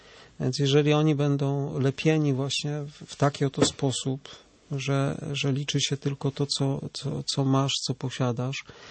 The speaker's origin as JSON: {"language": "Polish", "town": "Łódź", "region": "Łódź Voivodeship", "country": "Poland", "said": "I pochodzę z Łodzi."}